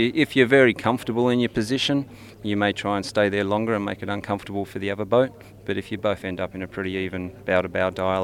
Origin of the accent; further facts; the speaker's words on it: New Zealand; but for us this far away, it's just great to see so many Kiwis on the side of the canal